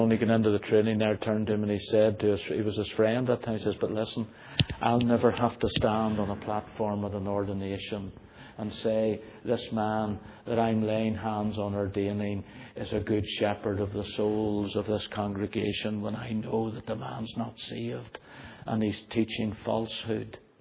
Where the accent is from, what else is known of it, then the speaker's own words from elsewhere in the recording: Belfast, Northern Ireland, United Kingdom; I grew up in East Belfast.